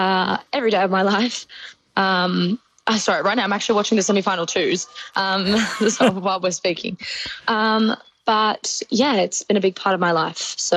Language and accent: English; Sydney, New South Wales, Australia; born and raised in Sydney, Australia has been, you know, that's where I live.